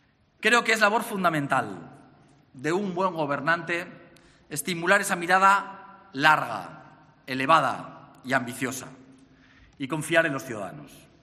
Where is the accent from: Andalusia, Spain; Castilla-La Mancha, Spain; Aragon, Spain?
Aragon, Spain; los aragoneses, por serlo, somos doblemente españoles